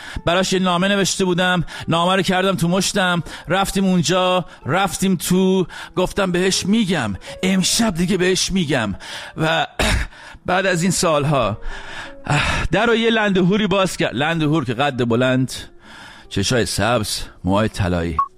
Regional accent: Iran; moved away; وقتی از ایران اومدم بیرون در اولین فرصت رفتم

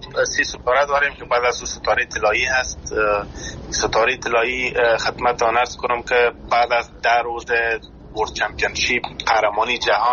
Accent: Afghanistan; born or raised there

